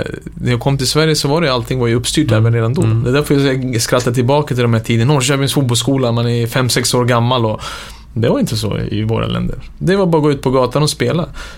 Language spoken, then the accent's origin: Swedish; Sarajevo, Federation of Bosnia and Herzegovina, Bosnia & Herzegovina; also born or lived in Belgrade, Serbia; jag är född i Belgrad, men jag är uppvuxen i Sarajevo.